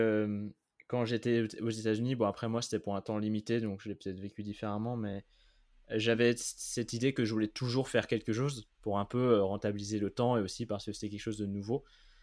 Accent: France; moi, je suis français

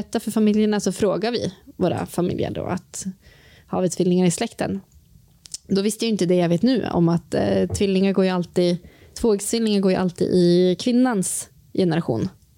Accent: Östersund, Jämtland County, Sweden; Och då när vi var hemma i Östersund och hade berättat det här för våra familjer

